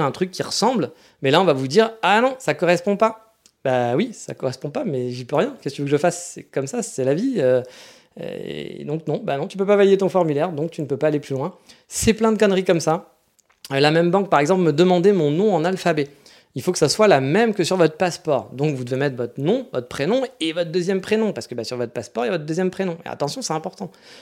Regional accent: France; now in Japan; je suis français

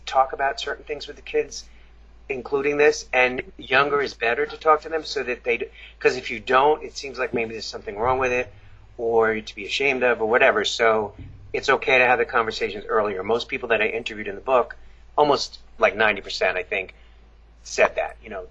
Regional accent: Long Island, New York, United States; I grew up in Long Island, New York, so parts are conservative and parts aren't

